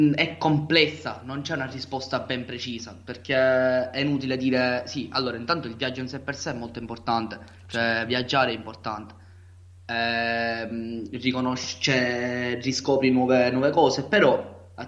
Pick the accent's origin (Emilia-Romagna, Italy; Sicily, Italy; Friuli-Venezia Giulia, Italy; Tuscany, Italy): Sicily, Italy; Partinico; vengo da Partinico, che è una piccola provincia, un piccolo paese in provincia di Palermo.